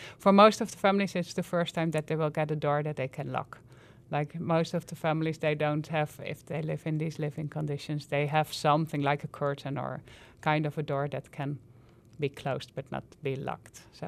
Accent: Netherlands; moved away; Like, I came from Holland. I'm a Dutch citizen.

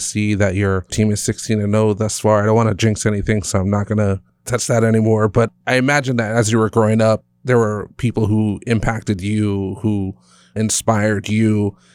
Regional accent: Hawaii, United States; because we grew up in Hawaii and we're raised in a way that we just do the best we can.

